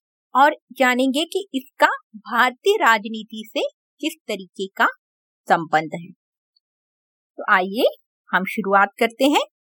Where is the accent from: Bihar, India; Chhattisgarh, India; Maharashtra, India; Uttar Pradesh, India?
Maharashtra, India; Mumbai; मैं मुंबई से हूँ